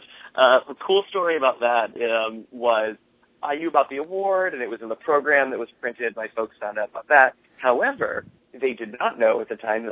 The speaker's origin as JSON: {"language": "English", "region": "Florida", "country": "United States", "tie": "born or raised there", "said": "I did. I grew up in South Florida. Went to the University of Florida."}